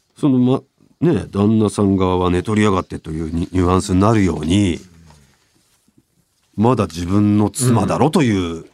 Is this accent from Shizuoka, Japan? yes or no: yes; Numazu, Shizuoka, Japan; 俺たちの地元沼津。